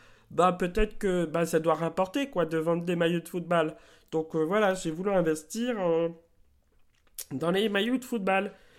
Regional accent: France; j'ai 57 ans, j'habite à Comines. Donc à la frontière belge, mais moi je suis à Comines Sud, donc c'est en France. Je suis français

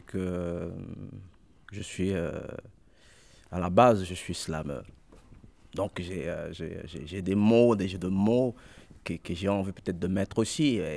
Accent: Republic of the Congo; now in France; Non, je ne suis pas né en France. Je suis né au Congo.

